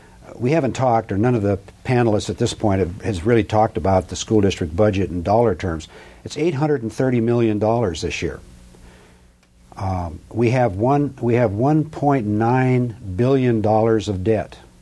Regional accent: Anchorage, Alaska, United States; Born and raised in Anchorage. My background, I attended Anchorage schools from kindergarten on through high school, graduating in 1957. Went up to Fairbanks, University of Alaska.

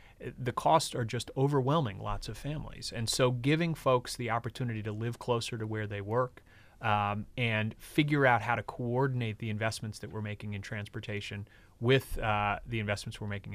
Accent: New York, United States; And even though I come from New York and I was the commissioner there for the last 5 years

